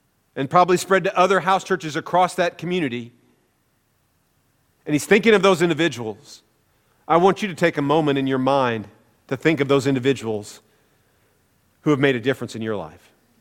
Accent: Sedalia, Missouri, United States; that little church in Sedalia, my hometown

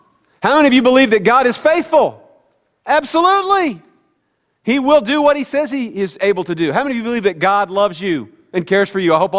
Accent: Midwest, United States; Many of you know I grew up in the Midwest. We do not have oceans in the Midwest.

